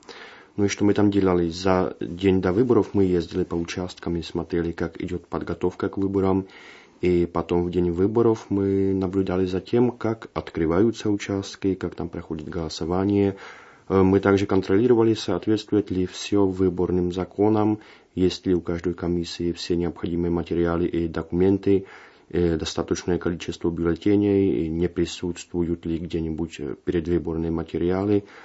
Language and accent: Russian; Czechia; когда я им сказал, что я из Чехии